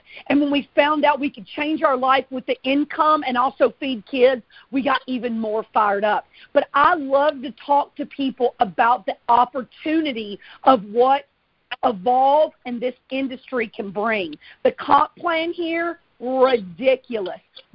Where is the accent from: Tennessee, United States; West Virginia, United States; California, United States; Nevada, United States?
Tennessee, United States; now in Alabama, United States; I am from the southeast of the United States. I'm from a small town in Tennessee. My husband and I, he's from Mississippi, and we now reside in an even smaller town in Alabama.